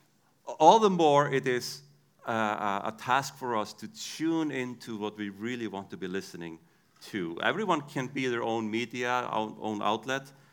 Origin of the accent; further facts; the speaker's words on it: Iceland; first language Icelandic; English is a second language; Icelandic is my native language, so sometimes I will speak funny.